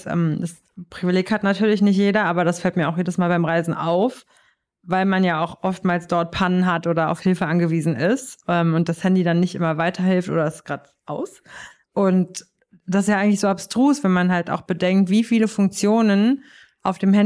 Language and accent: German; Berlin, Germany; Ich selber bin Berlinerin und bin hier verwurzelt.